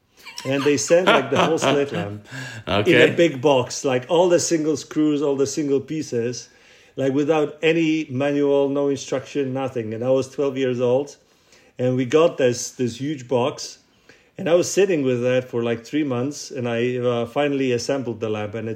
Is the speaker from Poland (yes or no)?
yes; Poland; English is a second language; So I said, I'm from Poland.